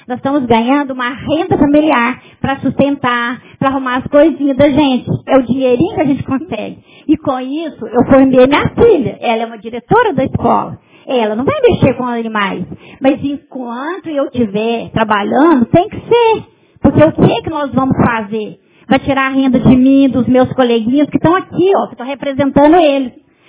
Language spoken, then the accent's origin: Portuguese; Jaci, São Paulo, Brazil; eu sou de Jaci. Eu sou nascida aqui em Jaci, natural de Jaci. Porque eu nasci aqui, eu tenho 63 anos. E eu vi Jaci crescer.